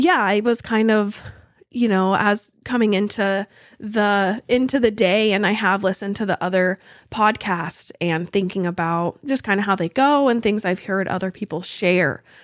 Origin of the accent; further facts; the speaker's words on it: Palominas, Arizona, United States; So I'm from Arizona. I grew up in Cochise County, so where I was born, where I was raised, was in Palominas.